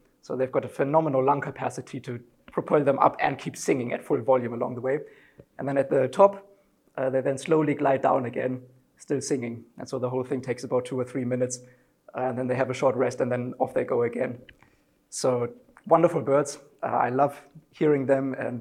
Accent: Zambia; now in Germany; I grew up in Zambia, and now I'm working in Germany as a PhD student

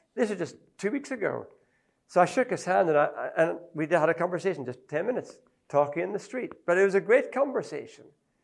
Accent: Ethiopia; I grew up in Ethiopia. I love sometimes saying something in Ethiopian as well

